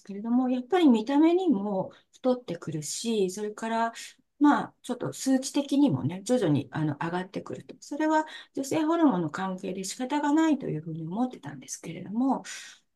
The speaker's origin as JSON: {"language": "Japanese", "region": "Tohoku", "country": "Japan", "said": "岩手県の盛岡市を拠点に、全国を対象に仕事をしております。出身も東北です。で、一旦大学で東京の大学に進みまして、その後地元に戻ってきまして、"}